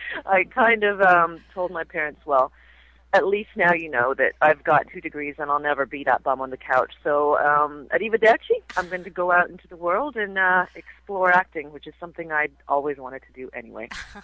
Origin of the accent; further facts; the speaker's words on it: Canada; accent: Canadian; also born or lived in Asia; And I'd always wanted to return to Canada, and plus I never really lost the Canadian accent. And, you know, I feel I am Canadian.